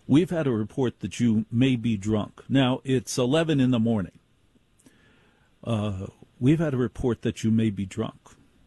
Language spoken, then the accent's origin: English; New Jersey, United States; because I am from Jersey, we confront people directly.